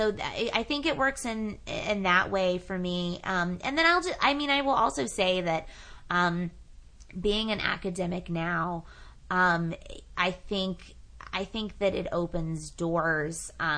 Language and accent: English; the South, United States; of course, being a Southerner and snow was an exciting event.